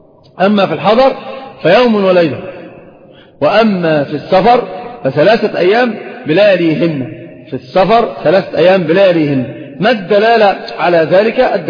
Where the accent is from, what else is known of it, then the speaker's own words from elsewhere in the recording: Saudi Arabia; والخف ظاهر عندنا في السعودية